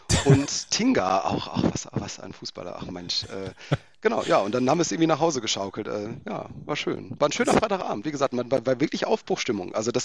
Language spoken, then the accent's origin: German; Lünen, North Rhine-Westphalia, Germany; wir sind im gleichen Viertel aufgewachsen in Lünen.